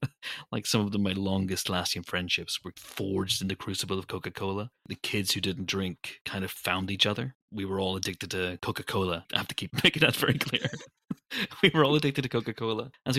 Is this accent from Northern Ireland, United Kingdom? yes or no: yes; Northern Ireland, United Kingdom; I'm Northern Irish. I'm a journalist.